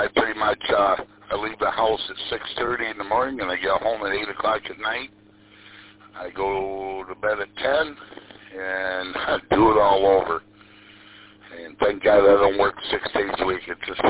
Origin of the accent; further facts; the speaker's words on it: Frankenmuth, Michigan, United States; We originally lived in, well, I grew up in Frankenmuth, and then my wife and I, we had a 20-acre farm in Birch Run.